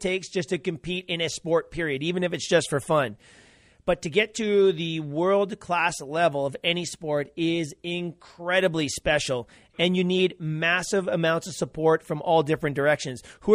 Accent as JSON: {"language": "English", "town": "Edmonton", "region": "Alberta", "country": "Canada", "tie": "born or raised there", "said": "there was a World Cup ITU championship in my hometown of Edmonton"}